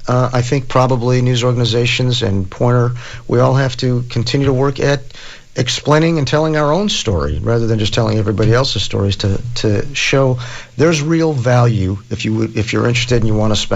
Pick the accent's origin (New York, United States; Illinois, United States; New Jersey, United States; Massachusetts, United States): Illinois, United States; Chicago; When I was growing up in Chicago, we got four newspapers and two of them folded